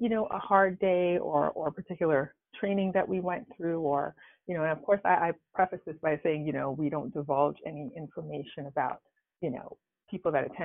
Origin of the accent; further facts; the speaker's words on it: Queens, New York, United States; I'm a girl from Queens, New York, who married a guy and had a kid.